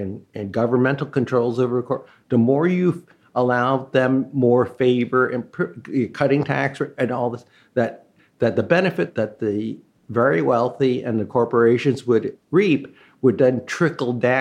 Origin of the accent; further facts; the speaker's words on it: New York City, New York, United States; You know, I grew up here in New York, and of course, you can't help but go through bad neighborhoods.